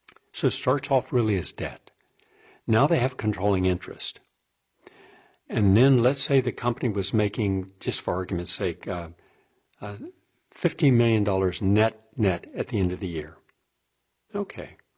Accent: West Virginia, United States; That was certainly the case where I grew up in West Virginia. Most people worked at any one of 10 places.

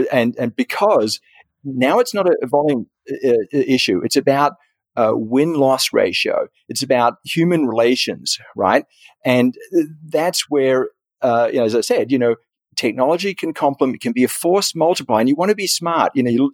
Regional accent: California, United States; even though I'm from Silicon Valley, and so, you know, of course I love technology

